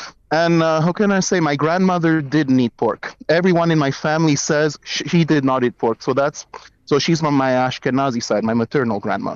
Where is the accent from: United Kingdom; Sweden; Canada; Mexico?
Canada; also born or lived in Dominican Republic; our parents brought us here and we grew up here. So I wouldn't tell you what it's like growing up in Dominican Republic as I grew up here in Canada.